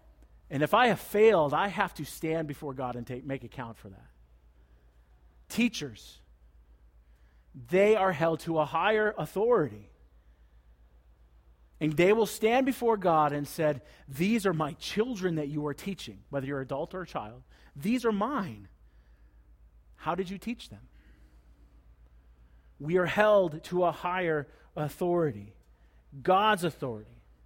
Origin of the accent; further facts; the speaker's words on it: United States; I'm an American, and immediately I go, excuse me? We were founded on rebellion.